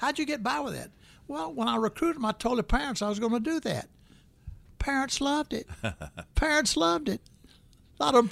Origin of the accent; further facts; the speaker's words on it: Birmingham, Alabama, United States; I was raised in Birmingham, Alabama.